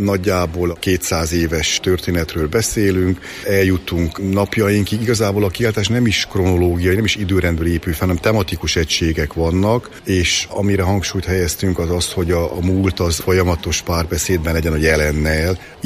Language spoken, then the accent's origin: Hungarian; Transylvania, Romania; Én nagyon büszke vagyok arra, hogy székelyként otthon élek